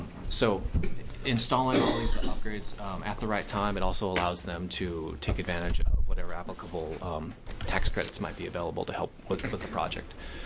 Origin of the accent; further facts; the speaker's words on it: Oregon City, Oregon, United States; from Oregon City